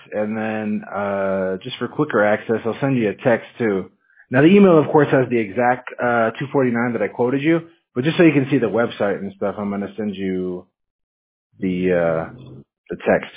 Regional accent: Washington, United States; I'm from Washington State, so I'm. That's all I remember from there: rain and snow, man.

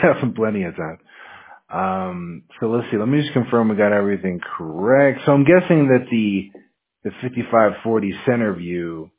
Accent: Washington, United States; Yeah, I'm from Washington State, so I'm used to the cold.

